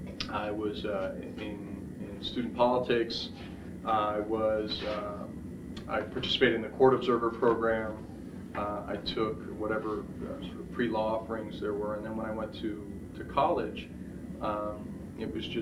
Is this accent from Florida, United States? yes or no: yes; Miami, Florida, United States; moved away as an adult; And then I was born and raised in Miami, attended public school in Miami, Florida, and came out to Dallas sight unseen in 1986 to accept the scholarship at SMU.